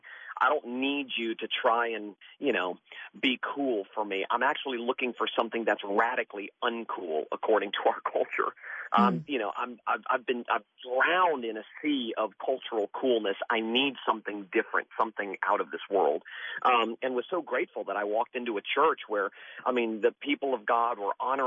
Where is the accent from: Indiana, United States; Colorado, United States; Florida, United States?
Florida, United States; I dropped out of high school at 16 and got kicked out of my house at 16, and growing up in South Florida, drank deeply from the wells of this world